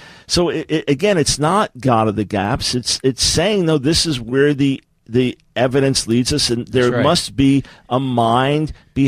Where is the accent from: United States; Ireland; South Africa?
United States; New York; Look, I'm prejudiced. I'm from New York.